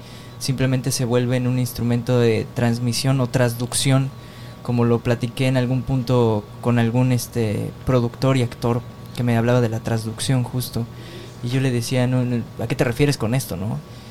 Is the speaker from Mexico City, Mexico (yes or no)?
yes; Mexico City, Mexico; yo soy de la Ciudad de México y soy mexicano y tengo la nacionalidad canadiense también, entonces soy como mexico-canadiense con mezcla de chorros mil culturas.